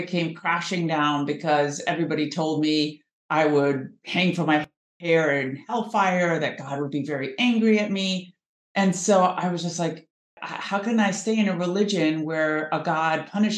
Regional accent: California, United States; I grew up in Southern California. I was raised secular. My parents were immigrants from Iran.

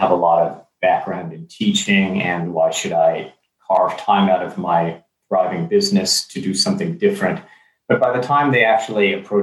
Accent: Los Angeles, California, United States; Well, I grew up in Los Angeles. I went to the university in Los Angeles

